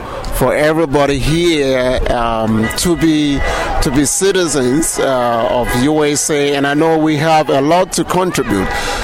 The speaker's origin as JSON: {"language": "English", "country": "Ghana", "said": "I live in Law. I come from Ghana. I'm here with my family."}